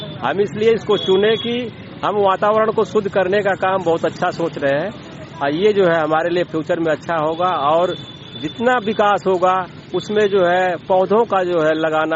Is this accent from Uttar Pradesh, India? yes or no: yes; Shahpur Bahor Rai, Uttar Pradesh, India; ग्राम Shahpur बहोर राय।